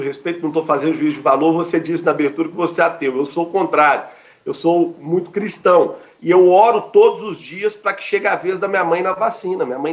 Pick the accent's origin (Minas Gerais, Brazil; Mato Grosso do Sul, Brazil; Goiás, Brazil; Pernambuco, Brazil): Minas Gerais, Brazil; Somos nós, mineiros, os fornecedores do Plano Nacional de Imunização para meningite